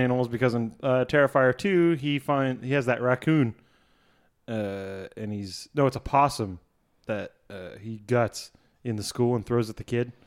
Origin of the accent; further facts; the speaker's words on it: St. Louis, Missouri, United States; born there; also born or lived in Vietnam / Alabama; I was born in St. Louis, Missouri. Moved to Vietnam for a little bit. Did about 18 years there.